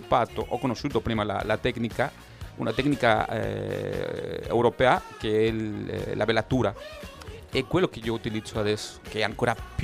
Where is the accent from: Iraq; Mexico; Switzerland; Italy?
Mexico; Mexico City; Io sono di Città di Messico. Quindi Città di Messico è una cosa che va a una velocità.